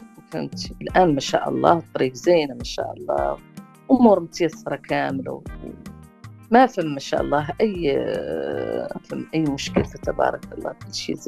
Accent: Morocco; now in Mauritania; إحنا قاعد مغاربة عندهم حالة خاصة يديرونا فوق رؤوسهم

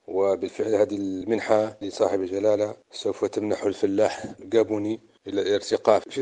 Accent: Morocco; now in Gabon; ونحن كجالية مغربية مقاطنة بالجابون

